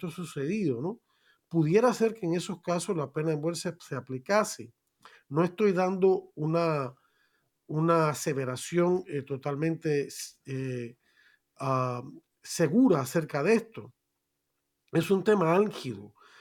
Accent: Cuba; moved away; yo soy cubano y hemos sufrido, los que hemos emigrado de Cuba, el comunismo y la dictadura

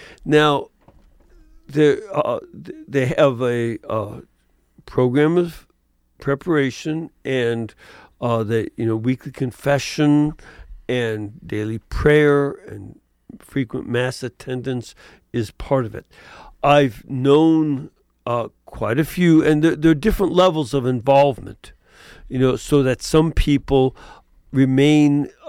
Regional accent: Chicago, Illinois, United States; now in Birmingham, United States; I've had contact with Opus Dei in various places, including my hometown Chicago and here in Birmingham.

